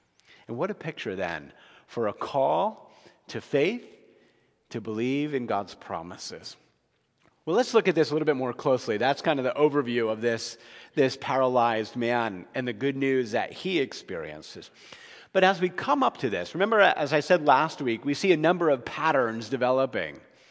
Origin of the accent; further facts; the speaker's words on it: New Jersey, United States; Growing up in New Jersey, there was the Jersey Devil, right?